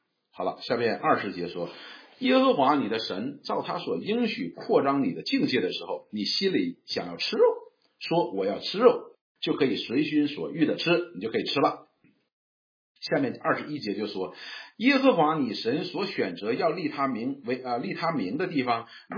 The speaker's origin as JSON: {"language": "Chinese", "region": "Northeast China", "country": "China", "said": "有点像我们东北人吃那个血豆腐"}